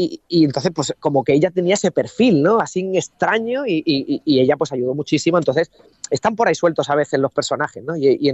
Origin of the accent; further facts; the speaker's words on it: Madrid, Community of Madrid, Spain; Yo soy de Madrid, natural de Madrid, pero mis padres son muy jerezanos y por ello nos vinimos aquí.